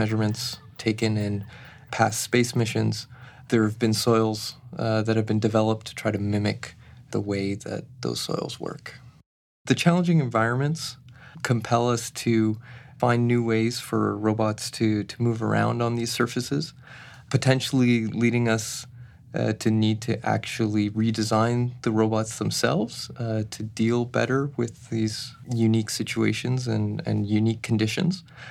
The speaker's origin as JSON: {"language": "English", "country": "Canada", "tie": "born or raised there", "said": "growing up in Canada, a big part of that was seeing the space shuttle"}